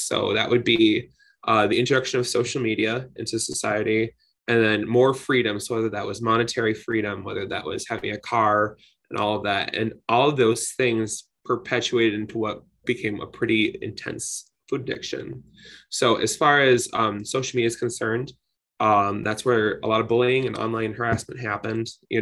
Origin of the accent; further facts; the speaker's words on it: Detroit, Michigan, United States; I'm from Detroit, Michigan.